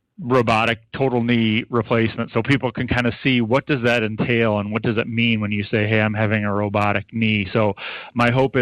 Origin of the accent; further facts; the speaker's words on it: Lena, Illinois, United States; I growing up in Lena, I really didn't know anything about the hospital in Galena